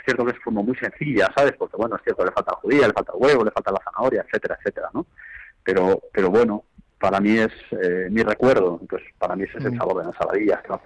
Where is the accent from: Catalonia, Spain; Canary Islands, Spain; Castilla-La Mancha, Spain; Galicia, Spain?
Galicia, Spain; A Coruña; now in Madrid, Spain; nosotros que venimos de Coruña, que somos muy chiquititos